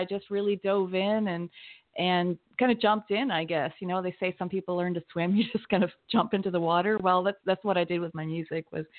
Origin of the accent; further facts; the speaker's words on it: Canada; moved away as an adult; now in United States; I grew up in Canada and then I moved to the U.S. For love. And that was many years ago with my current husband.